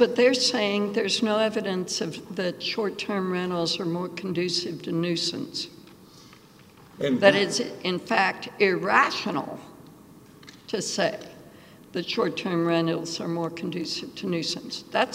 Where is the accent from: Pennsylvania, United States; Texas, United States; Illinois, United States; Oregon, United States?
Texas, United States; San Antonio; because I grew up in San Antonio